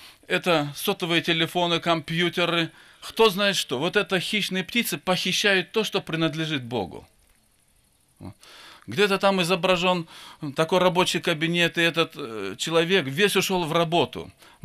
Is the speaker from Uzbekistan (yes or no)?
yes; Fergana, Fergana Region, Uzbekistan; Я из Средней Азии, с Узбекистана, с Ферганы. У нас таких общений в Средней Азии нету.